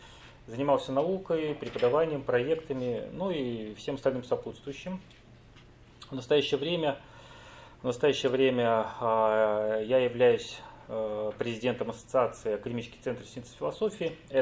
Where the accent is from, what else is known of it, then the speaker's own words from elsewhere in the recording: Saint Petersburg, Russia; Я из Санкт-Петербурга.